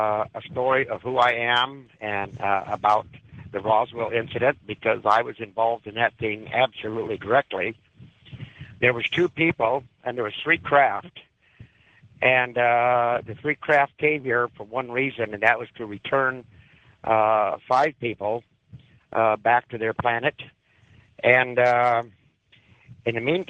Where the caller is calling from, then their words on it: Valle de la Trinidad, Baja California, Mexico; I'm calling from the Valley of the Trinidad.